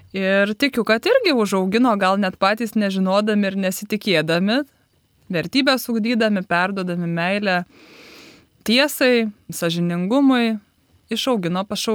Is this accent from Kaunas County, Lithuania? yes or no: yes; Kaunas, Kaunas County, Lithuania; Esu kaunietė, gimus augus Kaune, Dainavos rajone.